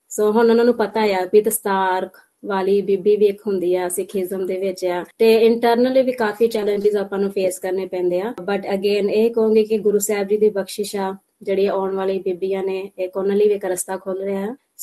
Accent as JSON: {"language": "Punjabi", "town": "Amritsar", "region": "Punjab", "country": "India", "lives_now": "Australia", "said": "ਮੇਰਾ ਪਿਛੋਕੜ ਅੰਮ੍ਰਿਤਸਰ ਸ਼ਹਿਰ ਹੈ, ਪੰਜਾਬ, ਤੇ ਮੈਂ ਉਦੋਂ ਵੀ ਸਪੋਰਟਸ ਕਰਦੀ ਸੀ। ਅੰਮ੍ਰਿਤਸਰ ਗੁਰੂ ਸਾਹਿਬ ਦੀ ਨਗਰੀ ਹੈ, ਉੱਥੇ ਪੇਰੈਂਟਸ ਨਾਲ ਗੁਰਦੁਆਰਾ ਸਾਹਿਬ ਜਾਣਾ, ਸੇਵਾ ਕਰਨੀ, ਪੰਜਾਬੀ ਕਮਿਊਨਿਟੀ ਵਿੱਚ ਵਿਚਰਨਾ"}